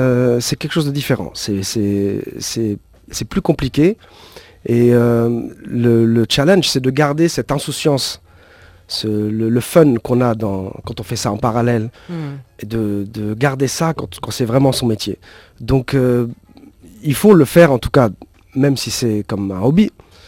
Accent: Tunisia; also born or lived in France / Germany; Je suis Tunisien, on has Tunisi. Je suis français, de ma mère, je suis français et je suis... Par mon expérience, je suis aussi un Allemand, un germanique.

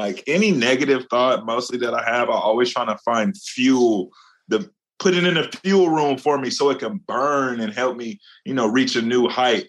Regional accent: California, United States; I mean, guys I grew up with since I'm from California.

